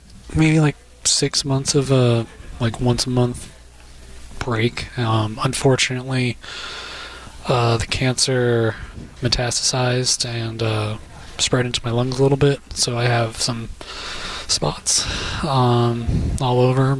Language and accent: English; Bellingham, Massachusetts, United States; I'm from the Bellingham area, so it's very close.